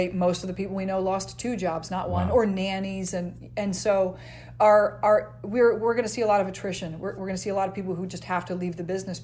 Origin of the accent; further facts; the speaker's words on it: Midwest, United States; But, you know, I grew up in the Midwest, so I didn't know any different.